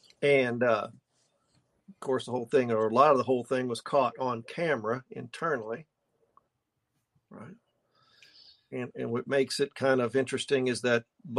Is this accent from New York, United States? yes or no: no; Texas, United States; I love being a Texan. Look, y'all. I just said y'all.